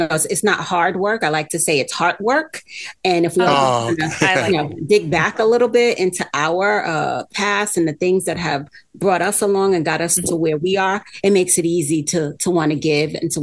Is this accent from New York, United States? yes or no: yes; New York, United States; So I grew up in East New York, Brooklyn, although it was not a housing project. It was definitely surrounded by those.